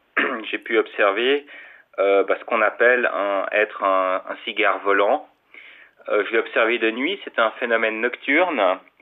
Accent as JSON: {"language": "French", "country": "Switzerland", "said": "Je suis suisse et j'habite à Genève"}